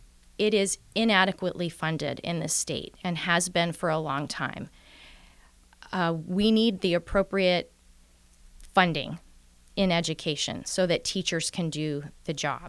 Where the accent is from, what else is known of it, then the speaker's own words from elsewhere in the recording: Wyalusing, Pennsylvania, United States; also born or lived in Denver / Germany; chose to retire in Bradford County, which is where around where my mother grew up. And so from the time I was 10, I lived right outside of Wyalusing in Bradford County. And then in 1987, I came to Bloomsburg University as a student. And I've been here really ever since then.